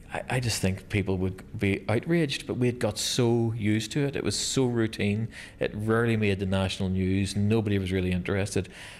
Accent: Belfast, Northern Ireland, United Kingdom; I grew up in Ballysillan, so this is the local park. It's the park we'd have went to as children.

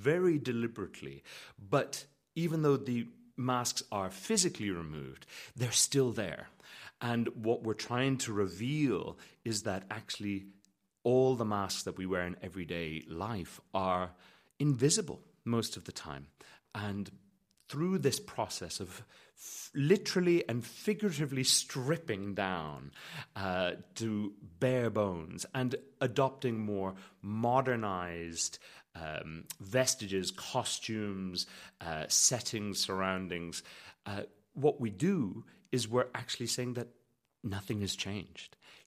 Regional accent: Connacht, Ireland; I'm a baritone from Connemara

